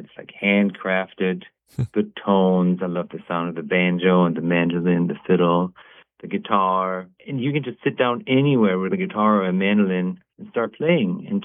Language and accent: English; Germany; English is a second language; moved away as an adult; now in United States; I grew up in Germany. I just moved here about 26 years, or I became a citizen not too long ago, and I came to the United States like in the late 80s.